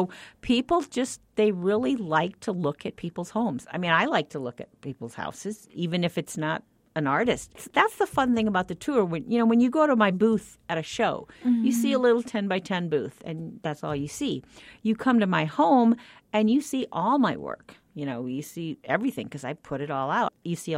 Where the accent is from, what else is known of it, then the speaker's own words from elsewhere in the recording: Iowa, United States; Myself, I came here from Iowa, so I went from painting red barns and snow scenes to like, whoa, I got to do Southwest stuff.